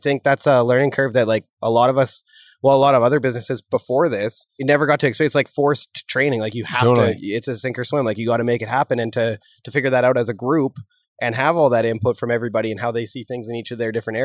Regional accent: Canada; We're Canadian.

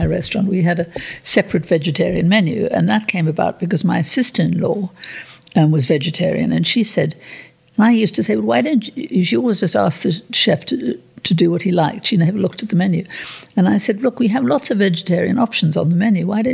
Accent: South Africa; I think we grew up in especially in South Africa, which is less populated. We grew up in a generally cleaner environment.

